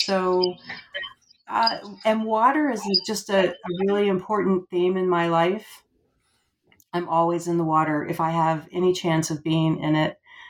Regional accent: Florida, United States; also born or lived in Georgia, United States; I've lived about half of my life now in Georgia and half in Florida. And I grew up in Florida.

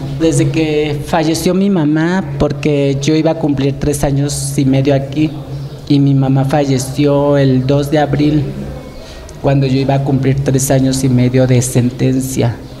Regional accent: Jalcocotán, Nayarit, Mexico; Tengo 39 años, soy de Jalcocotán, Nayarit, a una hora de Tepic, Nayarit, y el puerto de San Blas me queda a una hora.

